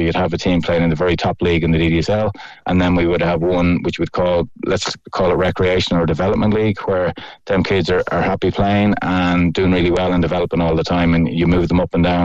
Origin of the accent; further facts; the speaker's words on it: Galway, Connacht, Ireland; I grew up playing in Galway, and it was all about getting trials.